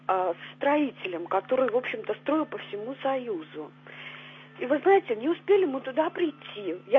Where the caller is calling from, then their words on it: Saint Petersburg, Russia; я из Санкт-Петербурга звоню